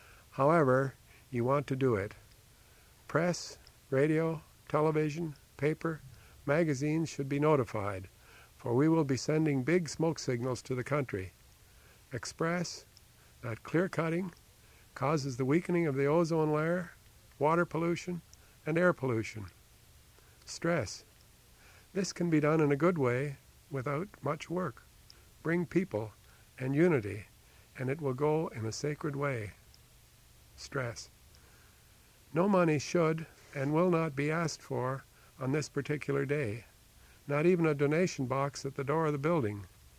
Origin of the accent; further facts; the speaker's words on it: London, Ontario, Canada; from London, Ontario.